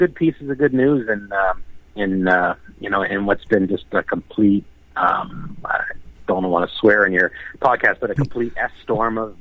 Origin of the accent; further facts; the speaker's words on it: Toronto, Ontario, Canada; I'm born and raised in the Toronto area